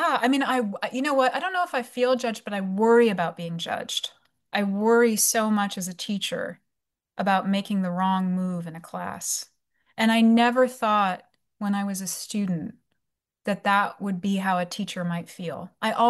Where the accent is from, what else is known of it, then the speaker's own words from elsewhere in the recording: Canada; I mean, I'm also Canadian, so that's part of it, I think.